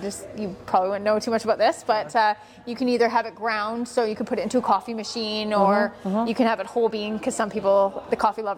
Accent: British Columbia, Canada; Like, we're from Vancouver Island originally, so coffee is huge there.

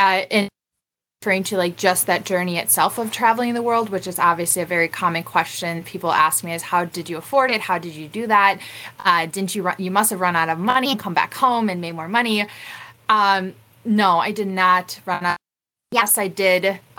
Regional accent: Mexico; And then I'm originally from Mexico. I'm not from Mexico. I'm from Mexico.

